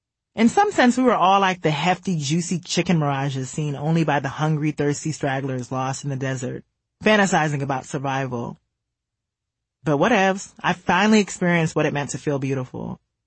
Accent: Senegal; And we became fast friends when she found out I was from Senegal. Oh my God, the guys in Senegal are so cute. The first time I ever felt beautiful was when I went back to Senegal my sophomore year of high school.

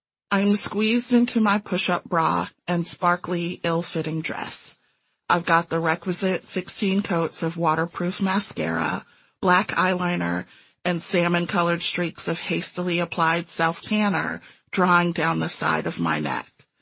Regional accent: Evanston, Illinois, United States; now in Chicago, United States; Where did you grow up? Evanston. And I'm still basically there.

